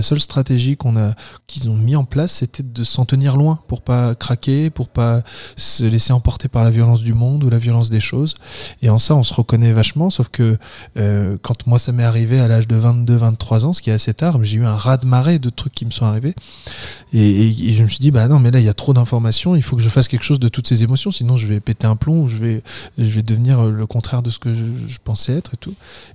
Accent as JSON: {"language": "French", "town": "Castres", "region": "Occitanie", "country": "France", "said": "Je viens de Castres"}